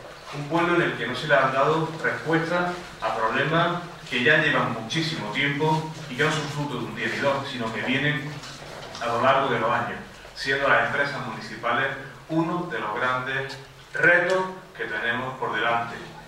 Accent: Priego, Spain; Para mí, después de esta votación, poder ser alcalde de Priego, de mi pueblo, es un honor y es una gran responsabilidad.

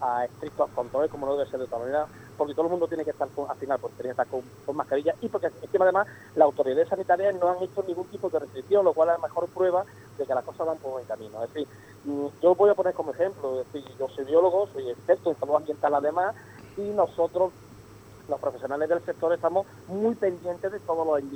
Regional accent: Andújar, Andalusia, Spain; yo no soy de Córdoba, soy de Andújar, Jaén, pero adoro Priego de Córdoba

